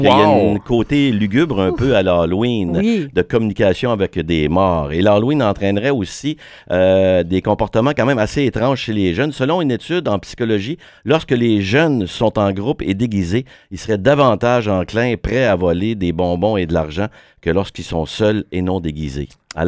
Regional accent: Canada; c'est quand même la deuxième fête la plus commerciale chez nous au Canada

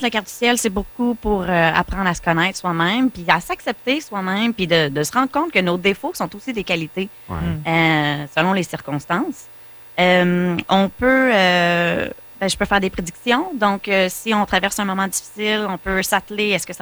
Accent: Nicolet, Quebec, Canada; born there; Oui, ben en fait, je suis née à Nicolet. Mon bureau est encore à Nicolet. Et sinon, je suis résidente de Saint-Wenceslas.

